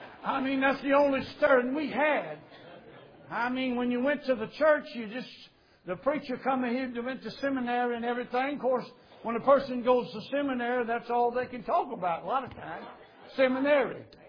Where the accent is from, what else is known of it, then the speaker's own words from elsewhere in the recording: Louisiana, United States; they always ask me when they find out I'm from Louisiana.